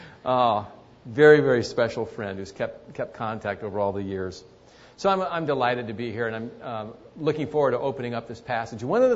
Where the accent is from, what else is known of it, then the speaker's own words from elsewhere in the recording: San Jose, California, United States; I'm from San Jose. Yeah. My mom and dad were married out here after World War II. My dad's family came from Belarus.